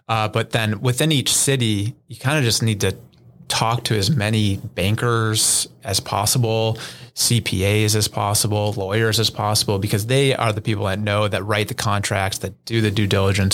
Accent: Boulder, Colorado, United States; I mean, I grew up in Boulder, so I was a big 12 guy.

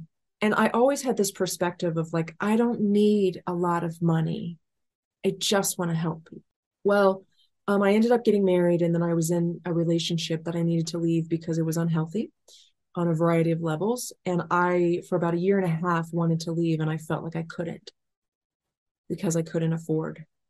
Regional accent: Dayton, Ohio, United States; So I grew up in Dayton, Ohio with a single mom who was uneducated and called herself stupid all the time, did low paying jobs.

